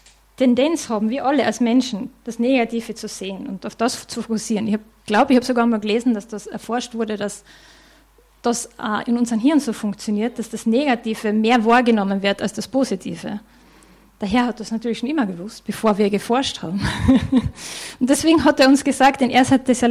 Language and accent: German; Austria; Als Österreicher beschweren wir uns recht gern, wenn ich das so sagen darf.